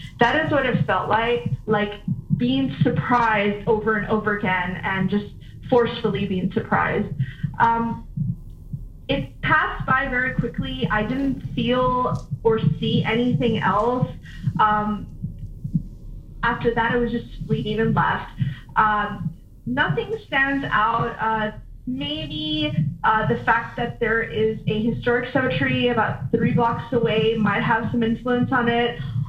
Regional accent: Dallas, Texas, United States; I'm from Dallas, Texas.

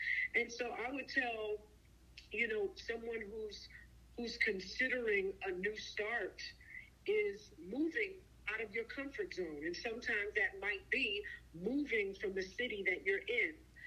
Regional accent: New York City, New York, United States; I'm coming from New York City, so it's the greatest city in the world, in my eyes, in my opinion.

